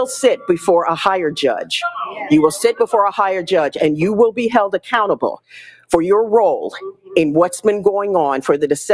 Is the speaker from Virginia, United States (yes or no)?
no; Goodyear, Arizona, United States; I'm from Goodyear.